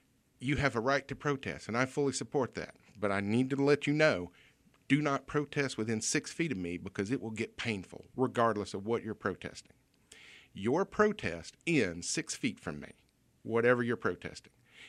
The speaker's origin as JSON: {"language": "English", "region": "Southern United States", "country": "United States", "tie": "born or raised there", "said": "the hot dogs that we grew up here in the South are not really hot dogs."}